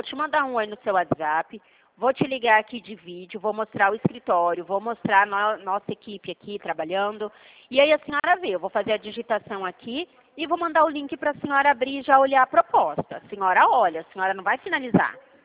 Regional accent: Presidente Prudente, São Paulo, Brazil; a gente é daqui de Presidente Prudente.

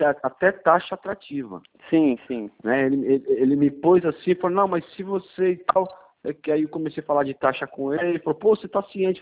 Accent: Guarujá, São Paulo, Brazil; eu tô em vista de um investimento, eu sou do Guarujá

